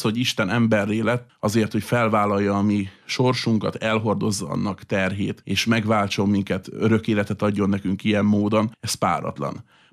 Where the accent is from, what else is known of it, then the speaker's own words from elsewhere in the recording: Hungary; főleg itt Európában magyarként